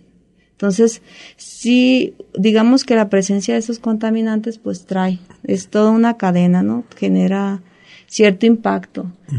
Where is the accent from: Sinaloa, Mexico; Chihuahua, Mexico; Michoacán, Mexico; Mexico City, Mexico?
Sinaloa, Mexico; moved away as an adult; also born or lived in Sonora; yo que soy de Sinaloa, porque realmente soy de Sinaloa, me fui a estudiar a Sonora y allá me quedé por un tiempo.